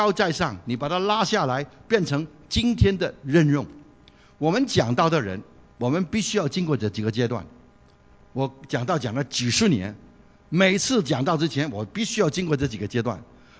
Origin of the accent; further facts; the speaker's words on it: China; 广东人不讲这句话，我们大陆人就喜欢讲接地气。